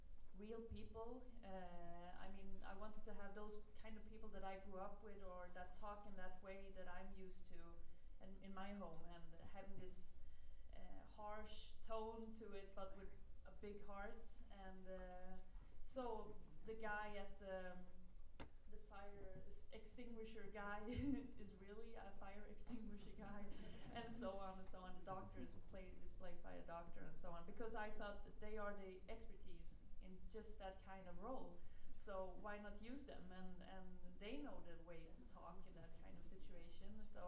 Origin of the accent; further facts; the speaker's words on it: Skåne, Sweden; Well, this is in north of Skåne. You know Helsingborg?